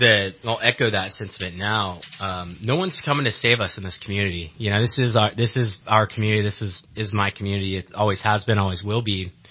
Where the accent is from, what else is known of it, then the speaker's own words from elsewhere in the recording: Happy Valley, California, United States; I was born here in Reading at the hospital. We grew up in Happy Valley, went through both the primary, the elementary school system out there, then West Valley.